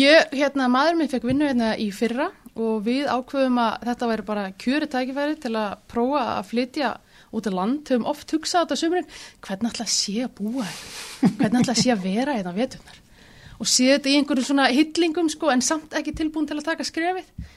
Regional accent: Sweden; moved away as an adult; now in Ísafjörður, Iceland; ég ólst upp í Svíþjóð og var þar alveg kláraði menntaskólan þar og kom þá til Íslands og fór þá hingað til Ísafjarðar eftir menntaskóla

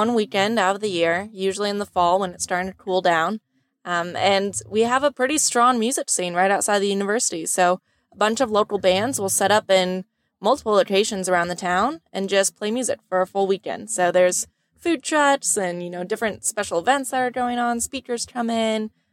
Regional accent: Indiana, United States; I'm originally from Indiana and spent my summer in San Francisco.

